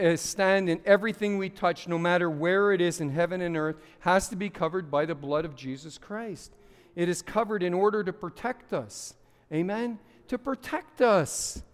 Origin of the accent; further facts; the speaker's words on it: Montreal, Quebec, Canada; We're both from Montreal.